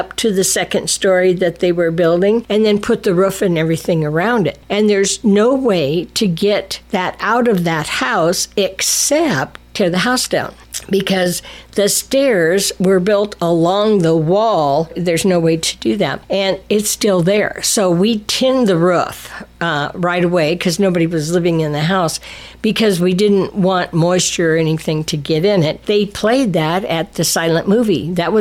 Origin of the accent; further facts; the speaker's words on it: Colorado, United States; I'm from Colorado and don't have a history like this.